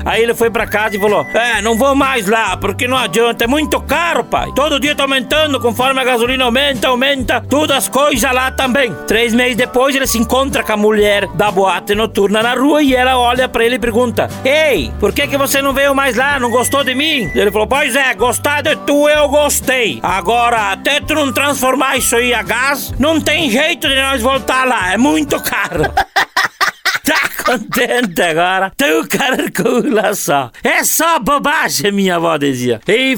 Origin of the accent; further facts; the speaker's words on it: Bagé, Rio Grande do Sul, Brazil; Eu sou de Bagé. Rio Grande do Sul.